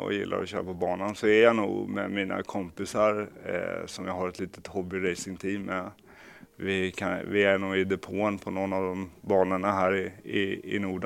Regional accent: Kalmar, Kalmar County, Sweden; växte jag upp i Kalmar medan min far, som kanske är värt att nämna här

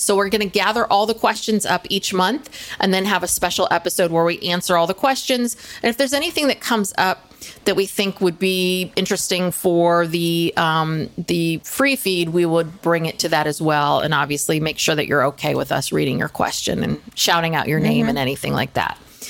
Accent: California, United States; doing a whole series of stories about where we grew up in Mendocino County

